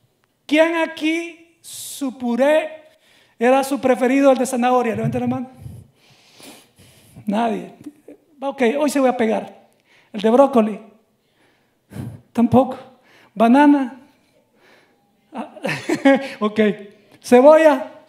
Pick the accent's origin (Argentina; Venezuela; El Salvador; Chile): El Salvador; como me dicen en mi país, El Salvador